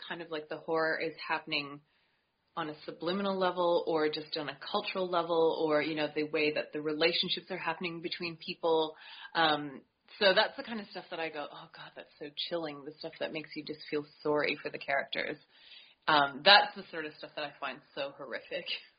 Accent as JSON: {"language": "English", "region": "East Coast", "country": "Canada", "said": "You know, I'm from the East Coast of Canada where it's really foresty and, you know, dark and snowy and all that sort of thing."}